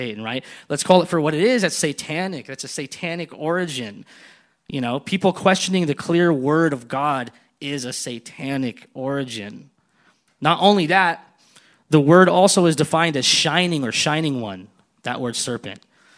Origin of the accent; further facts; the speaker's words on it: United States; this is coming from I'm an American